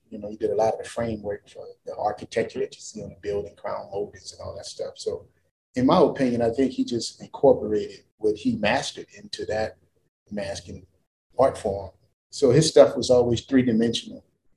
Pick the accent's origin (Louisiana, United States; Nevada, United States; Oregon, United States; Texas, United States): Louisiana, United States; New Orleans; I'm from the Ninth Ward, which is downtown, so it's quite natural.